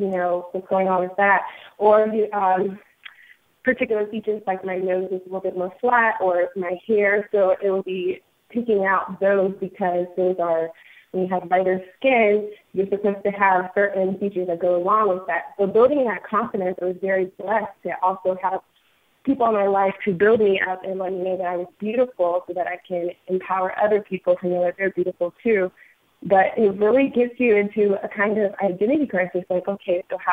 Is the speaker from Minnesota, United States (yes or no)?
no; North Carolina, United States; I'm actually from North Carolina, and so growing up, it was kind of friends and family and church and kind of all aspects of community in general.